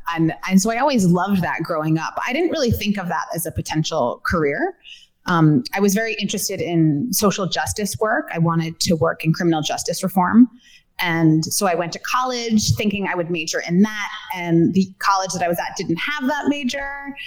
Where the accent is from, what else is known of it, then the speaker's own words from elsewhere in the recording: New York, United States; You know, growing up in New York, you always see that.